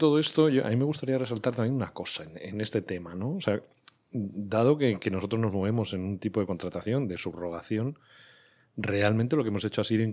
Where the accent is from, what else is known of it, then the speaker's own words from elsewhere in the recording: Soria, Castile and León, Spain; Yo soy de Soria.